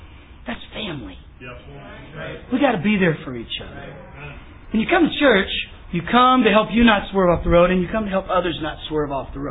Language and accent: English; Texas, United States; Now, I grew up in Texas. I know what a spur is.